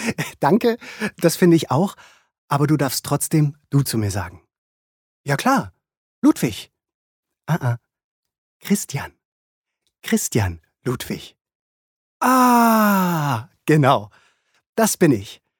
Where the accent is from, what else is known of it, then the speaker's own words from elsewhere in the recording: Brandenburg, Germany; Ich bin geboren in einem Land, das es heute nicht mehr gibt. Berliner? Also eigentlich bin ich Brandenburger